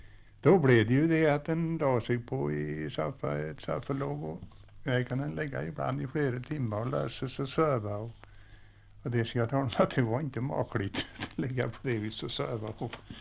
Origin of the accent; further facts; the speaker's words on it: Hörn, Sweden; jag kommer ihåg när jag var liden och hemma i Hörn.